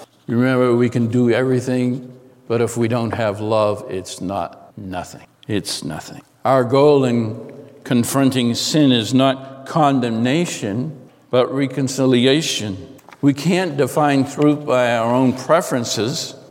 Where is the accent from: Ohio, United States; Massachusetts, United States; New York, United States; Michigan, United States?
Massachusetts, United States; Lynn; I remember growing up, I come from Lynn, Mass.